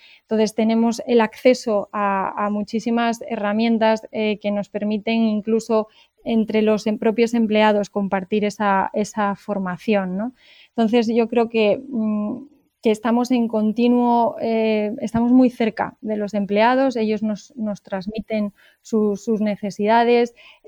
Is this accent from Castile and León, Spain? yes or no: yes; Salamanca, Castile and León, Spain; now in Madrid, Spain; Estudié en Salamanca, que es de donde yo soy, en la universidad, y luego en un máster especializado en recursos humanos. Y hace 10 años, bueno, pues me vine aquí a Madrid a probar suerte